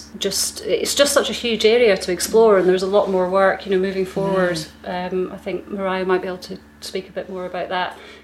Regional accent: Scotland, United Kingdom; there's so many associations as a Scot, you know, with your knowledge of history

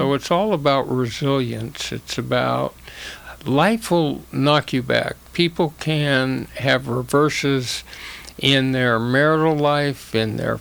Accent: Los Angeles, California, United States; So I grew up in Los Angeles, and after a year at UCLA, went to UC Berkeley in the tumultuous 60s.

